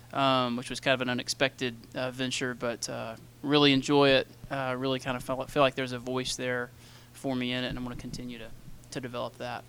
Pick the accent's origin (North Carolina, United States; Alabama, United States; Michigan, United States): Alabama, United States; Birmingham; from Birmingham, Alabama. I lead the music at Cobb Apart Church.